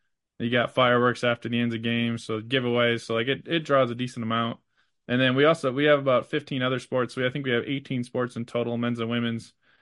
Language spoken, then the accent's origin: English; Indiana, United States; moved away as an adult; also born or lived in Ohio; So I grew up in Indiana about an hour and a half from South Bend.